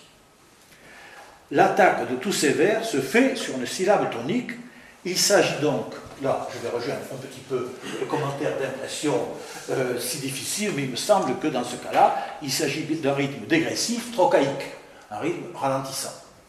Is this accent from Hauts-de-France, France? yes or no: no; Nouvelle-Aquitaine, France; moi personnellement je suis plutôt de l'Aquitaine